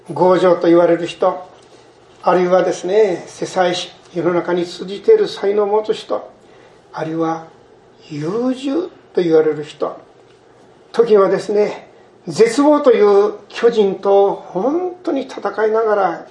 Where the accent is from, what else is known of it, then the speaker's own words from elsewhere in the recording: Ogaki, Gifu, Japan; 私はこう岐阜県の大垣の出身ですから